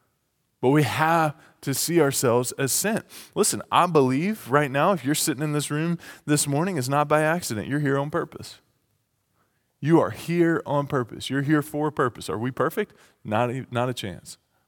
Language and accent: English; the South, United States; I'm from the South. You've got to remember that.